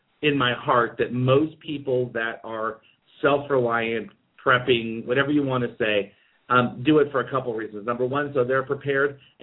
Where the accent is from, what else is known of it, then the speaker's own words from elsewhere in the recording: New York, United States; I mean, as a New Yorker, New York motto is kind of just live life and just do what you got to do.